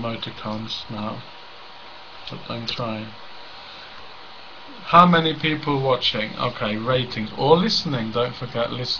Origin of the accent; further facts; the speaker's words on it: Cambridge, East of England, United Kingdom; born there; although I was born in Cambridge, I have to say.